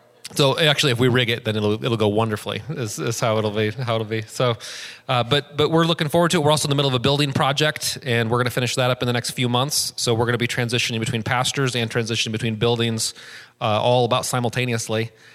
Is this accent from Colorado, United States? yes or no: no; Michigan, United States; now in Goodland, United States; So, I'm in Goodland. I'm from Michigan, but I've been in Goodland for 6 years. Been in Kansas for 12 years